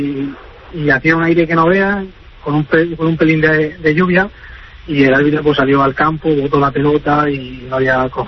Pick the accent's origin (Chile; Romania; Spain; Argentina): Spain; Murcia, Region of Murcia; now in Iceland; Y yo que soy de Murcia, que estoy acostumbrado al calor y a las buenas cañas.